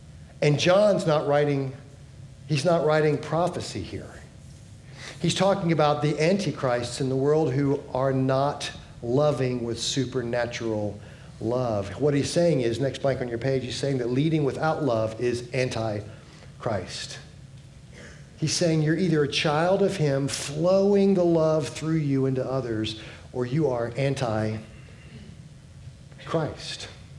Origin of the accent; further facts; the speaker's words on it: Florida, United States; And we're like, we're from Florida. We know better.